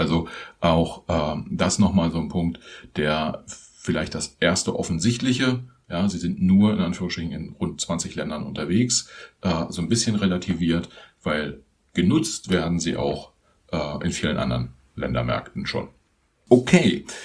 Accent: Germany; für uns als Deutsche

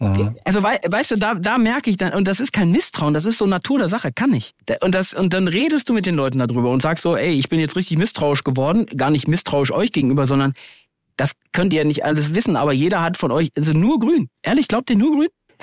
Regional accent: North Rhine-Westphalia, Germany; Bei uns in Ostwestfalen gilt McKinsey ja als die Rausschmeißunternehmensberatung.

